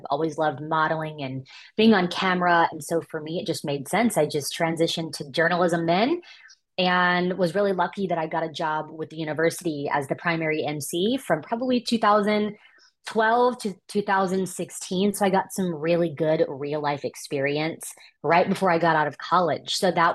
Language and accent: English; Missouri, United States; So I grew up in Missouri, and I knew I wanted to go to school in the South.